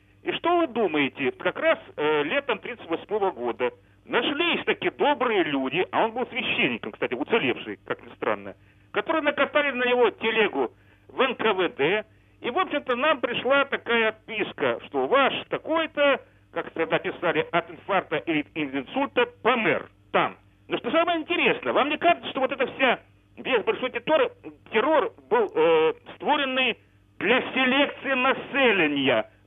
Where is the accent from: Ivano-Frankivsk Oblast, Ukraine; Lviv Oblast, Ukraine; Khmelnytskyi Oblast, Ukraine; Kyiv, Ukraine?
Kyiv, Ukraine; first language Russian; Ukrainian is a second language; російськомовний з Києва. Правнук ворога українського народу.